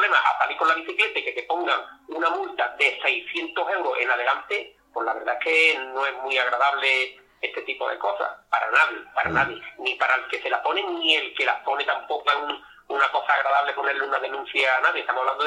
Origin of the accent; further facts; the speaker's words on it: Istán, Andalusia, Spain; yo hablo de mi pueblo, la gente de Istán son buena gente, como decimos los andaluces, somos buena gente.